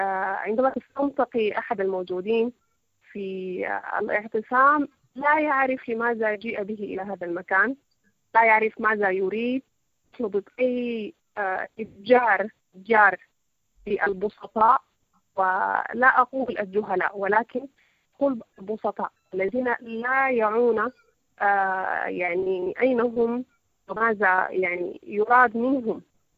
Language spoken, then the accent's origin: Arabic; Sudan; نحن كشعب سوداني